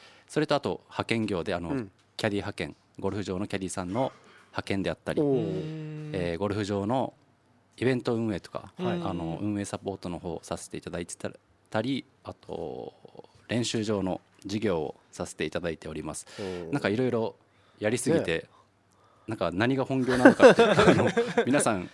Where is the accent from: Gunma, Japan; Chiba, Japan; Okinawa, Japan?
Okinawa, Japan; Naha; also born or lived in Osaka; で、はい、私は、那覇市首里で育ち、はい、大学の方に、うん、大学は大阪の方に、